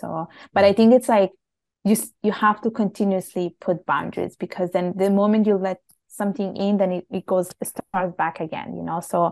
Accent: Italy; what it felt like to be a brown girl growing up in Italy. So it's more reflections and introspective reflection of really what it felt like to grow up in Italy. Like I talk about my experience going to a school that was very much Catholic, whereas the religion I was growing up was completely different.

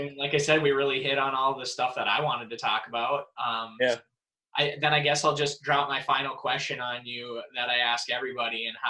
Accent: Iron Mountain, Michigan, United States; that's me growing up in Iron Mountain Kingsford.

